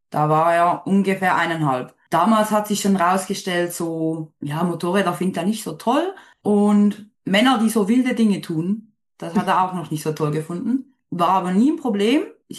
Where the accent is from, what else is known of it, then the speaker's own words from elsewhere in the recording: Switzerland; Ich komme aus der Schweiz. Ich selbst bin 27, genau.